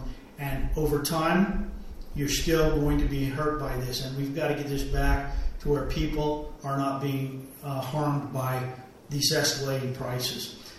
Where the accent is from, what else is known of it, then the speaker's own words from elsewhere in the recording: Wyoming, United States; I'm from Natrona County, House District 35.